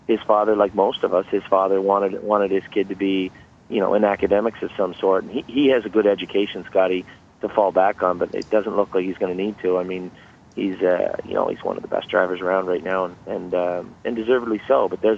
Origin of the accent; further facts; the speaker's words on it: Prince Edward Island, Canada; I was born and raised in Prince Edward Island, and my father and my mother had a hobby farm